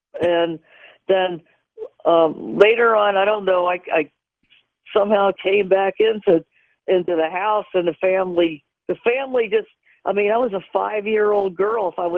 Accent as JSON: {"language": "English", "town": "Cincinnati", "region": "Ohio", "country": "United States", "tie": "born there", "said": "Okay, I was born in Cincinnati, Ohio, and up there in Cincinnati, Ohio, in like about 1955."}